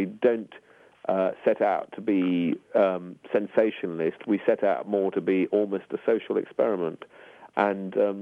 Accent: United Kingdom; I think it's a very strange coincidence that we're both British

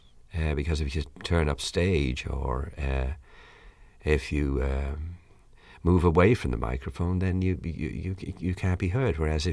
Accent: Ireland; accent: brogue; I have a brogue, actually. If I have a few jars and I relax, especially with Irish people, my accent is very strong. Also, I speak Gaelic.

